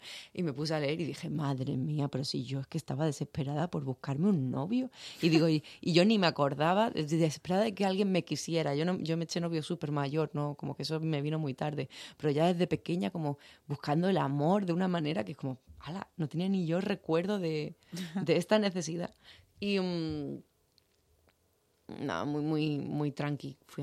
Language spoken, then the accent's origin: Spanish; Sweden; now in Spain; Sí, yo soy originariamente, yo nací en Geleftio, que es una ciudad, bueno, soy de un pueblo que se llama Bureo, que pertenece a Geleftio, que es una ciudad que está al norte de Suecia, y nací allí, pero mi padre es cordobés y sevillano